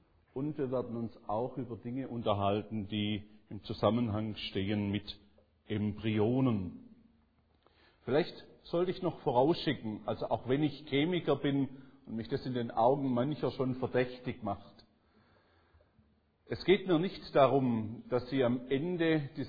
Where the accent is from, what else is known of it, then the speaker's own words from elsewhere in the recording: Holzgerlingen, Baden-Württemberg, Germany; Sprache nach merkt man vielleicht schon, dass ich nicht am Bodensee sozialisiert bin. Ich komme ursprünglich aus dem Großraum Stuttgart, südlich, so zwischen Stuttgart und Tübingen. Ich bin auch in Holzgerlingen aufgewachsen.